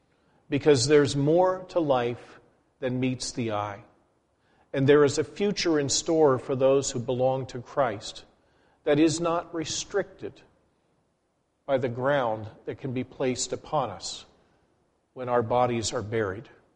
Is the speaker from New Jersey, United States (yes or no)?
no; Gettysburg, Pennsylvania, United States; I recently had opportunity to visit my hometown community of Gettysburg, Pennsylvania.